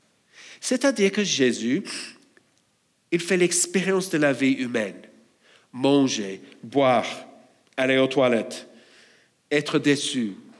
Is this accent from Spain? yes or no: no; Australia; French is a second language; même moi, j'ai grandi en Australie